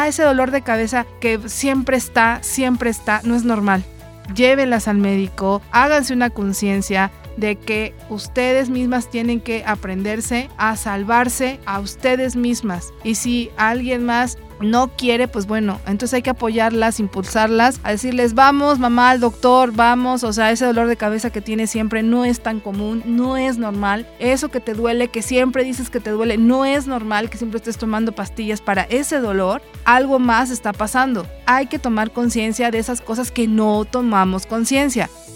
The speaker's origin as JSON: {"language": "Spanish", "country": "Mexico", "said": "como población latinoamericana en general, sobre todo México, que estamos pegados a los Estados Unidos"}